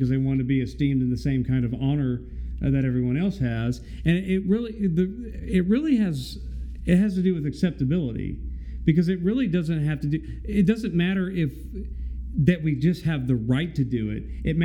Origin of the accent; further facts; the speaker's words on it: Arkansas, United States; I'm from Arkansas. He's from Tennessee. They look down on people like us.